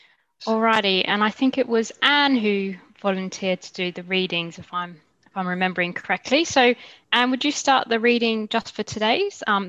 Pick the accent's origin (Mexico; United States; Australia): Australia; accent: mixed British-Australian; now in United Kingdom; If anyone's wondering about my accent, I'm from Australia, but I live in the UK, so I have a mixed British-Australian accent.